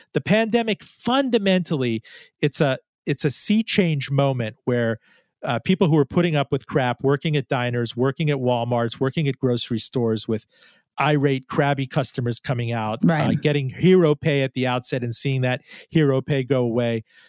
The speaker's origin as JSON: {"language": "English", "region": "New York", "country": "United States", "said": "I'm from the Zabar's district. I know this spiel."}